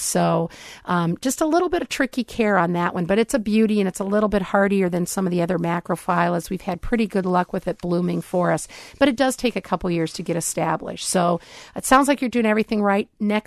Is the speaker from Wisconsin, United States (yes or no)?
yes; Wisconsin, United States; I'm from Wisconsin. I use an old ice cream bucket for mine.